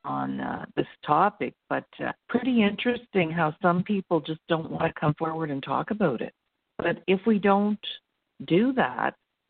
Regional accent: Halifax, Nova Scotia, Canada; I am from Halifax, Nova Scotia.

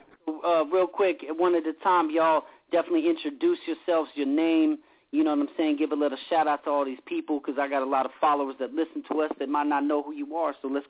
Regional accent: West Coast, United States; You know, I grew up on the West Coast. I listen to a lot of East Coast hip-hop.

